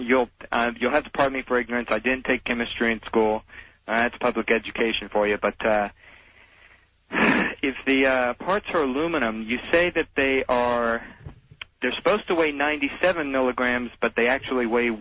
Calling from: Clearwater, Florida, United States; actually, I'm calling from Clearwater.

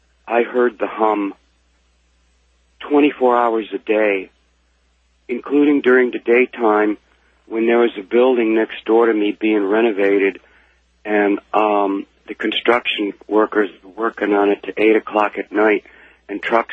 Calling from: Rhode Island, United States; I'm calling from Rhode Island.

